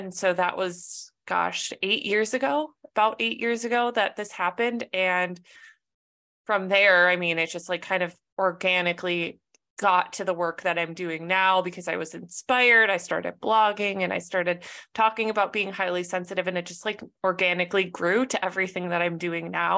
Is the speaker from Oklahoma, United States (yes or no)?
no; Minnesota, United States; also born or lived in Southern California; I grew up in Minnesota and then I got an internship opportunity in Southern California. So I moved to Southern California.